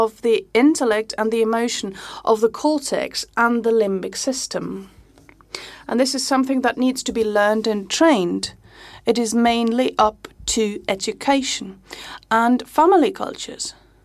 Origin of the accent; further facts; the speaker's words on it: United States; To me, as an American, I don't have a common history together with black people or Indians